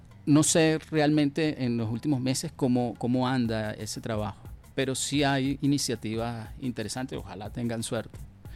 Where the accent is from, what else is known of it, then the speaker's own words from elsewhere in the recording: Caracas, Capital District, Venezuela; de los Andes, de Táchira, de Capacho. Y por el lado paterno, bueno, vienen del Pilar. Entonces te imaginas, esos también somos los caraqueños.